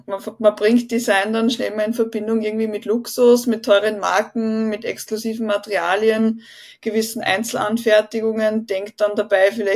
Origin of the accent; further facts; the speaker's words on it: Leonding, Upper Austria, Austria; Ich komme aus Leonding in Oberösterreich